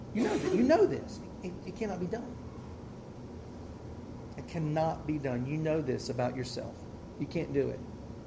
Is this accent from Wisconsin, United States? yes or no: no; Tennessee, United States; I'm from Tennessee. It's my Tennessee math showing again.